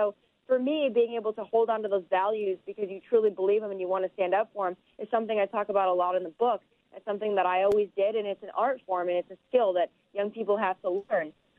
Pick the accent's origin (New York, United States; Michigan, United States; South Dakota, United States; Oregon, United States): South Dakota, United States; Well, for me, growing up in South Dakota, you know, the conservative state with conservative people in that were just very blue-collar, hard-working family.